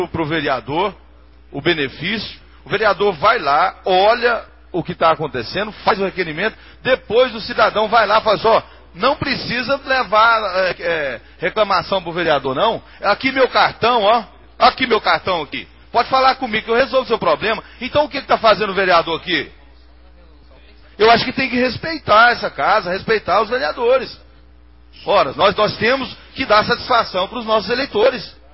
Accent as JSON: {"language": "Portuguese", "town": "Anápolis", "region": "Goiás", "country": "Brazil", "said": "Agora eu sou da cidade de Anápolis."}